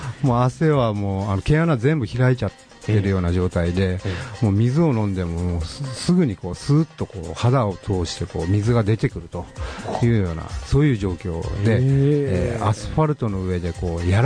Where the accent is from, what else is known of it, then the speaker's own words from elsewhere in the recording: Fukuoka, Japan; 僕がずっと生まれも育ちも今までずっと福岡を離れたことないっていうことがあって